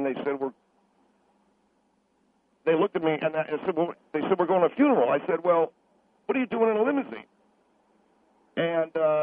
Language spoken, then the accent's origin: English; North Carolina, United States; I'm from the South, too, ma'am. I'm from North Carolina.